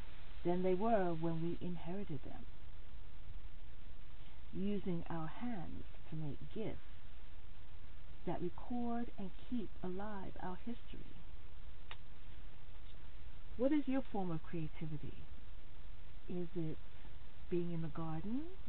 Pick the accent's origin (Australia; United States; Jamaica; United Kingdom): Jamaica; I'm Jamaican. These are my colors, my country's colors.